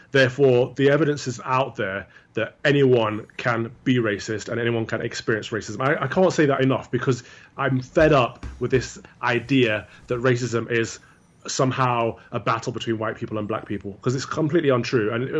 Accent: Mansfield, East Midlands, United Kingdom; I grew up in the Midlands, as you mentioned, a small miners town called Mansfield. Not many people have heard of it. It's the kind of place where everyone knows everyone.

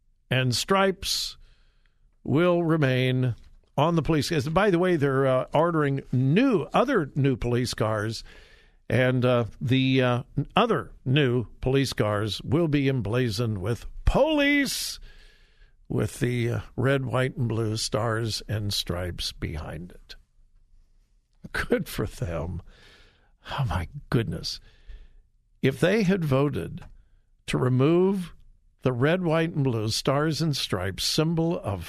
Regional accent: California, United States; It brings back my confidence in at least parts of my my home state of California.

